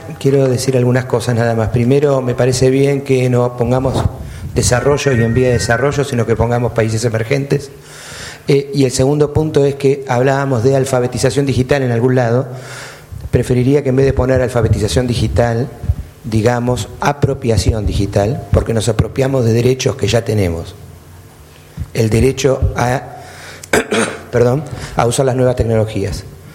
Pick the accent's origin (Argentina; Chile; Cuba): Argentina; Y soy argentino.